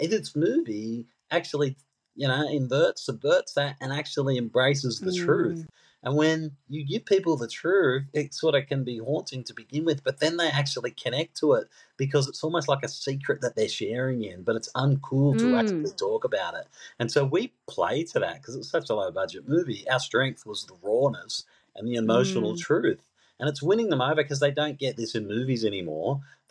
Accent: Mount Druitt, New South Wales, Australia; as a kid, you know, I grew up in Mount Druitt, right?

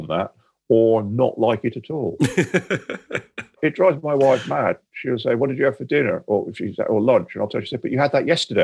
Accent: Sheffield, Yorkshire and the Humber, United Kingdom; born there; I'm not a football fan, but I was born in Sheffield.

